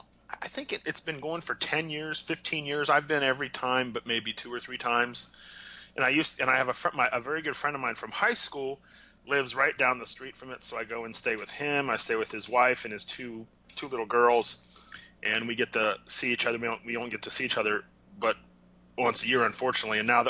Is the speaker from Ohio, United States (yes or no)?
yes; Greenville, Ohio, United States; born there; Well, I was born in an itty bitty town called Greenville, which is right near the Indiana border.